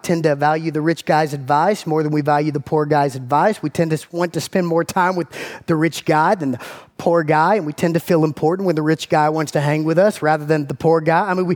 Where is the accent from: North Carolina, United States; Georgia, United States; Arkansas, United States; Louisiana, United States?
Georgia, United States; Macon; I grew up in Macon, Georgia, born and raised in Central Georgia.